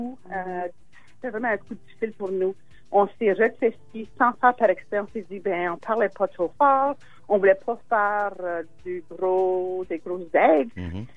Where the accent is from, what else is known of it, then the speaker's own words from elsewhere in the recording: North Bay, Ontario, Canada; moi, je viens de North Bay, qui a une plus grande population francophone.